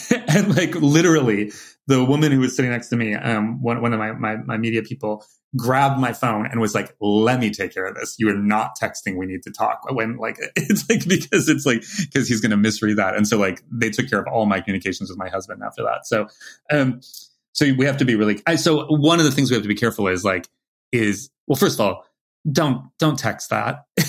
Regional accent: California, United States; now in New York, United States; I'm a wuss from California

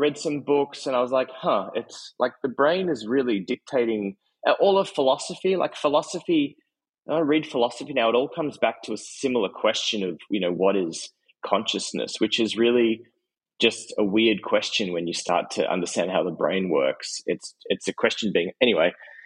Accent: Australia; I'm Australian.

